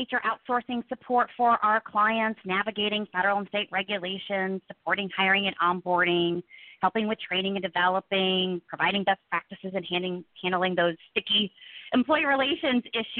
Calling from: Richmond, Virginia, United States; In fact, I'm calling in from Richmond, Virginia today.

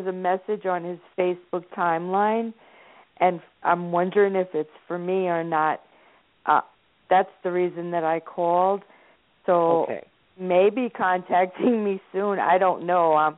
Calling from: New Jersey, United States; I'm calling from Jersey.

